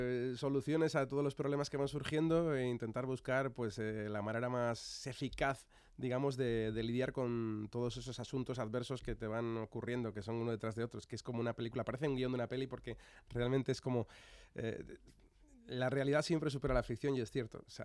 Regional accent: Santander, Cantabria, Spain; Yo soy de Santander. Yo soy de Santander. He vivido ya en tantos sitios, pero soy de costa, claro, soy de mar.

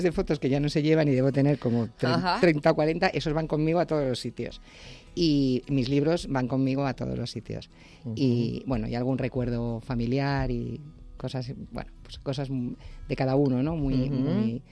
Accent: Madrid, Community of Madrid, Spain; born there; now in Pozuelo de Alarcón, Spain; Yo nací en Madrid.

